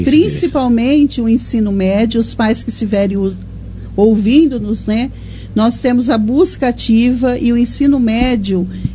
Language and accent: Portuguese; Fernando Prestes, São Paulo, Brazil; Eu vim de Fernando Prestes.